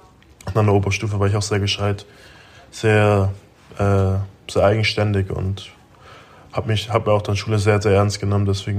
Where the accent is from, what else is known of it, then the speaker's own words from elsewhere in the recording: Augsburg, Bavaria, Germany; Ich bin halt aufgewachsen in dem Stadtteil im Süden von Augsburg in Hohenstetten. Bin da ganz normal zur Grundschule gegangen